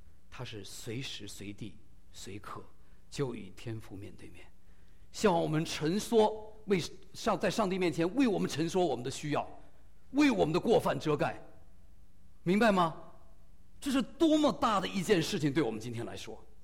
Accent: China; 尤其我们中国人，你想想，我们原来不是选民

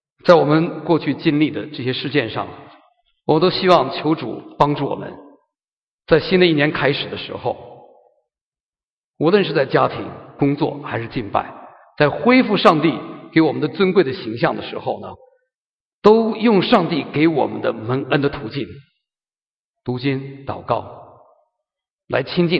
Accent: China; 作为中国人呢、啊，有过两次

